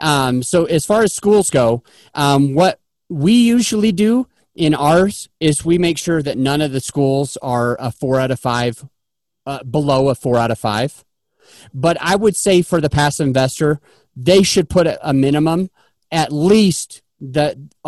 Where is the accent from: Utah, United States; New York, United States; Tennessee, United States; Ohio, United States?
Utah, United States; Kaysville; now in Denver, United States; I'm from Utah. I lived in Kaysville, Utah. I live in Denver now, but I lived in a place called Kaysville, Utah. I grew up, went to Davis High School.